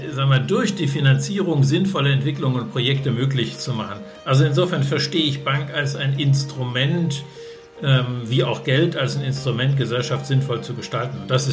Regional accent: Baden-Württemberg, Germany; moved away as an adult; now in Bochum, Germany; Ja, ich bin ja in Baden-Württemberg aufgewachsen, in einem kleinen 200-Seelendörfchen und bin jetzt seit 40 Jahren in Bochum, also in einer Metropole von 5 Millionen.

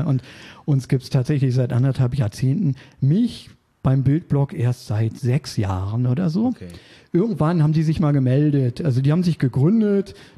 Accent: Berlin, Germany; ich bin eigentlich Ur-Berliner

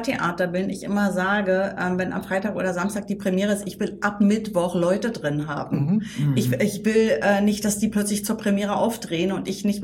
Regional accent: East Germany, Germany; Man muss ja auch sagen, ich komme aus dem Osten.

